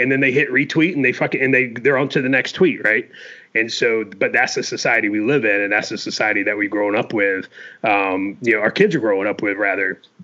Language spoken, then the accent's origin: English; Florida, United States; growing up in North Florida, like the local news was at 6 with Frank Ranicki, you know, in Tallahassee.